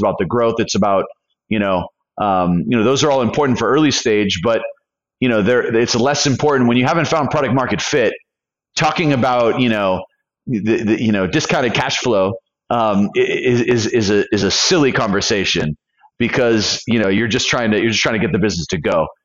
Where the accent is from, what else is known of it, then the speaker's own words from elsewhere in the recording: California, United States; moved away as an adult; now in Colombia; As a foreigner, you know, as an American living in Colombia, you can appreciate this. I'm from California. I drove from California to Costa Rica, bought a one-way ticket to Colombia.